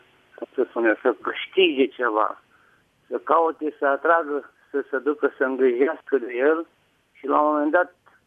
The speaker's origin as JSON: {"language": "Romanian", "town": "Câmpina", "region": "Prahova", "country": "Romania", "said": "sunt de la Câmpina"}